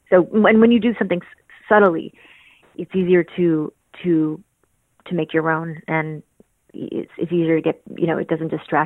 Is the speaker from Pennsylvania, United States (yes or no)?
no; New York, United States; accent: Brooklyn; especially growing up in New York. So it was going to be that I was going to have a deeper voice and a subtle, like Brooklyn accent.